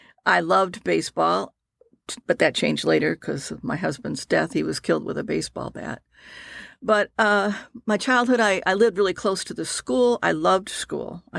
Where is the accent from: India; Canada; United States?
United States; Detroit, Michigan; I grew up in Detroit in the 60s and 50s, so I'm a dinosaur.